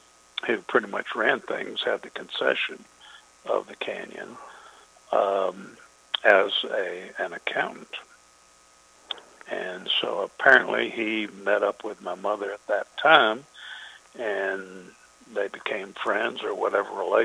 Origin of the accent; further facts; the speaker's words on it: Hartford, Connecticut, United States; born there; I was born in the city or town, I guess it was, of Hartford, Connecticut